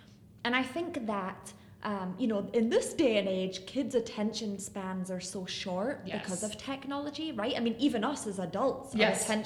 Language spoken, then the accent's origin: English; Edinburgh, Scotland, United Kingdom; moved away as an adult; now in Chicago, United States; So I'm from Edinburgh, Scotland. I moved to Chicago 10 years ago.